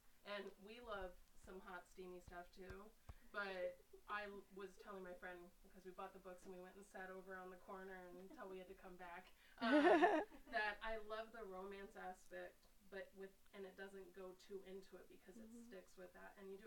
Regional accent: Washington, United States; We're from Washington State.

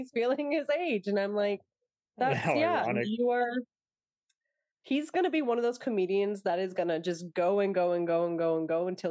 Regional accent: Toronto, Ontario, Canada; also born or lived in England; I'm from Toronto.

